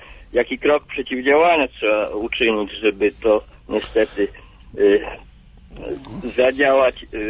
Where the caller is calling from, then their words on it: Podlaskie Voivodeship, Poland; Ja z Podlasia.